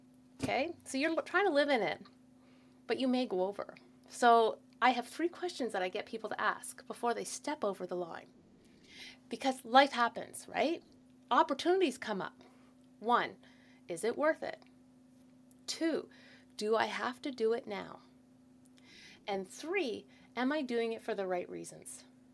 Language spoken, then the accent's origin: English; Nova Scotia, Canada; also born or lived in Montreal; Well, my whole family's from Montreal, but we moved down when I was under five, when my dad got a job at the Nova Scotia Agriculture College. So I actually grew up on a farm.